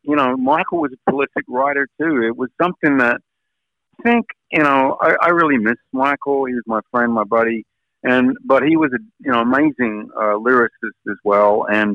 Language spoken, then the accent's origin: English; Australia; being an Australian